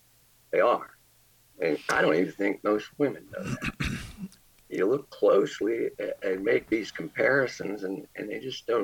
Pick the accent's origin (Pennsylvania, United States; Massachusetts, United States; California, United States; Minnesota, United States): Pennsylvania, United States; Sharon; I grew up in Sharon, Pennsylvania, about 40 miles northwest of Pittsburgh.